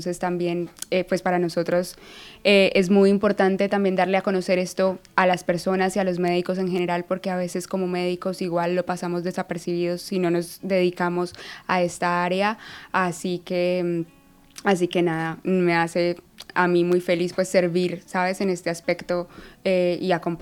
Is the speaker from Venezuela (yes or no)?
no; Colombia; now in Spain; estaba en Medellín, en mi casa, que además soy colombiana como el doctor Gabriel. Pero bueno, vivo acá en España ya hace unos 4 añitos.